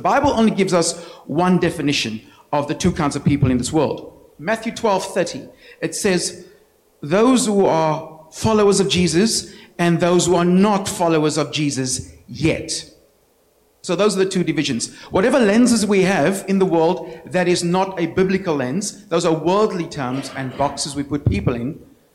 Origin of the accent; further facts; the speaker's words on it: South Africa; So I'm from South Africa, originally. And I was raised in a Christian home.